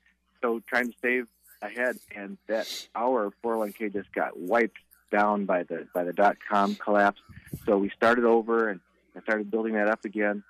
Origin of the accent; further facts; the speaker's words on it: Minnesota, United States; In fact, where we grew up in Minnesota, most people could also have a lake cottage that they could go to.